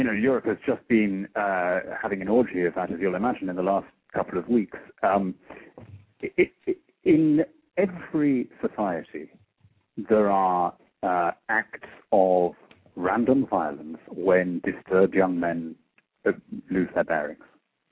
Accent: Peru; now in Brussels, Belgium; I was brought up in Peru in South America. I've lived and worked all over the continent. I'm working in Brussels now.

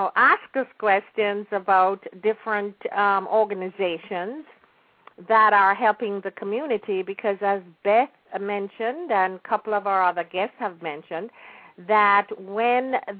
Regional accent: Jamaica; now in United States; I'm a Jamaican, so my roots are there. And although I've lived here for so long and I am an American and proud to be an American

